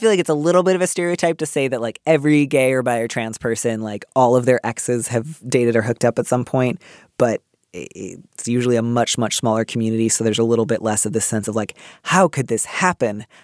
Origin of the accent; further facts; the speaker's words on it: Midwest, United States; And that's what I associate with WASPiness. I don't know. I grew up in the Midwest.